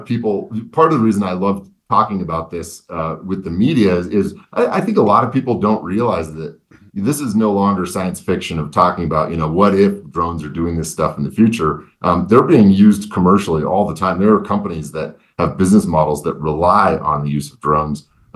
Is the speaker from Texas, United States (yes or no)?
no; Aurora, Colorado, United States; and I grew up in Aurora, and the first time I saw the Blue Angels was at an air show here in Denver